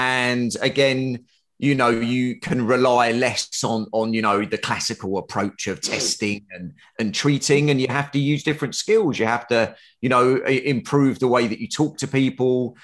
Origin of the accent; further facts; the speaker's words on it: London, United Kingdom; I am a musculoskeletal-based therapist. I am from London in the UK.